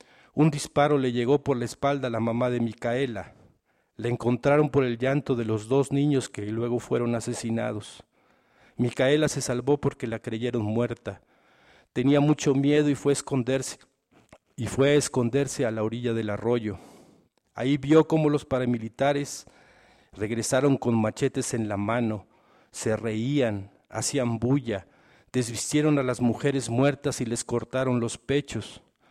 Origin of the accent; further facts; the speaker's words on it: Chiapas, Mexico; born there; yo nací en Chiapas y fui miembro de la CONAI